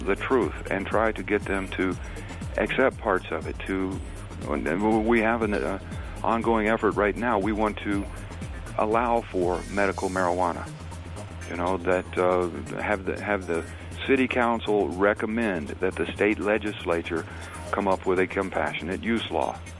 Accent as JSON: {"language": "English", "region": "Texas", "country": "United States", "tie": "born or raised there", "said": "And my hometown or county here of Harris County probably has twice the number, the average number of Texans."}